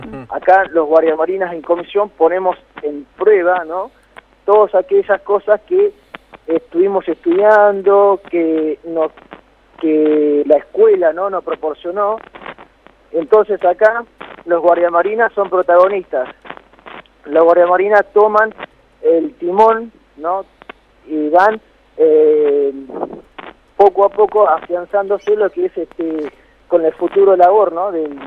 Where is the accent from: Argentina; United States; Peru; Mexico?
Argentina; Perico, Jujuy; Yo soy de Perico